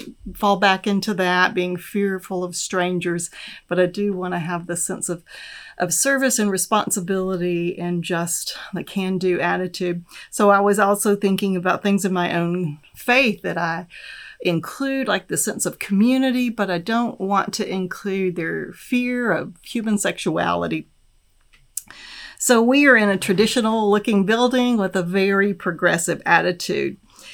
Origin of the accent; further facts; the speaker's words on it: Texas, United States; I grew up in Texas, and Texas is a can-do place.